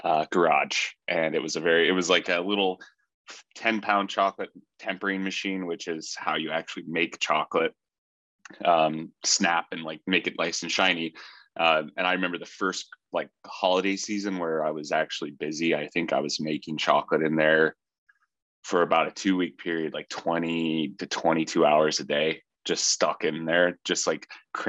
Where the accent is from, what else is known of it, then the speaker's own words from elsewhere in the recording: Iowa, United States; I went to a wedding in Des Moines, Iowa. I grew up in Iowa, and my buddy was living in Colorado